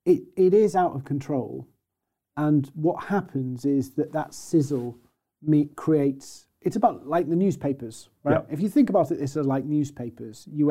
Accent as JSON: {"language": "English", "country": "United Kingdom", "said": "I'm British"}